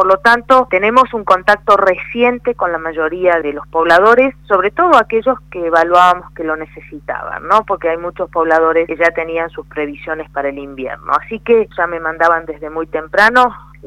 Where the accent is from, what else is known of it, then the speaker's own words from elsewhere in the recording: Bariloche, Río Negro, Argentina; born there; Yo nací en Bariloche, así que conozco del tiempo de las nevadas grandes y además además vivo allá